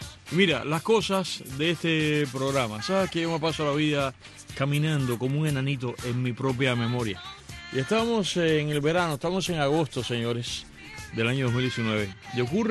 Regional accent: Varadero, Matanzas, Cuba; Y yo crecí pues en Varadero, de niño, yéndose a Varadero, bañarme durante el verano en Varadero, en la playa de Varadero.

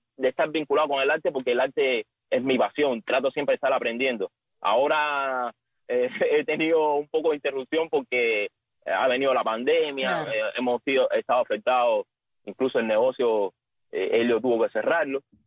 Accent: Havana, Cuba; del mismo barrio donde, donde soy yo, de Santo Suárez, cerca de mi casa

